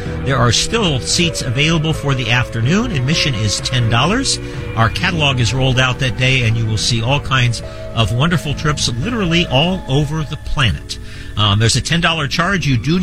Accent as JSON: {"language": "English", "region": "Midwest", "country": "United States", "said": "I'm from the Midwest, so you know, if it doesn't have meat or potatoes on the plate, then really and truly, what's the point?"}